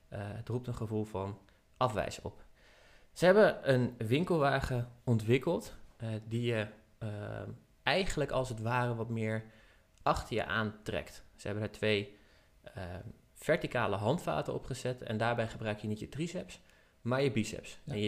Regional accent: Netherlands; we zijn wel Nederlanders, hè, dus we moeten het hebben over

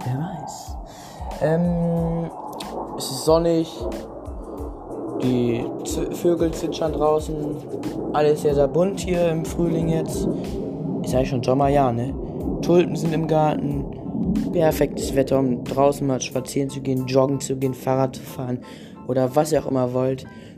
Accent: Germany; Ich komme aus Deutschland. Meine Stadt werde ich auch nicht verraten.

